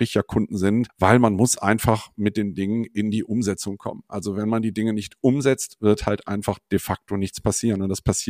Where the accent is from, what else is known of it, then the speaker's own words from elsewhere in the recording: Cologne, North Rhine-Westphalia, Germany; Ich bin 53 jetzt mittlerweile und habe vor 25 Jahren hier in Köln, wo ich herkomme und auch lebe, eine Agentur gegründet